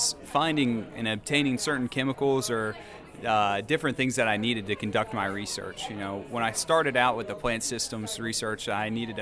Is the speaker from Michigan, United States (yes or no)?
no; Kingfisher, Oklahoma, United States; I'm from the Kingfisher FFA chapter in Kingfisher, Oklahoma.